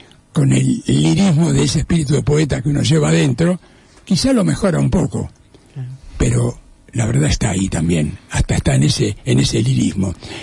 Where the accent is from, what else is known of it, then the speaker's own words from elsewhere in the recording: Buenos Aires, Argentina; also born or lived in Budapest, Hungary / Córdoba, Argentina / Paris, France; Sí, nací en Budapest, me trajeron mis padres a los 2 años y medio. Me crié en Buenos Aires, viví 14 años en Córdoba y 25 años casi en París.